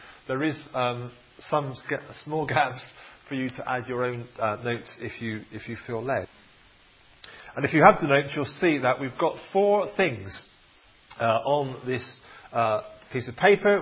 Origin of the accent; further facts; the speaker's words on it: United Kingdom; We, being British, or maybe just being humans, we find silence quite awkward at times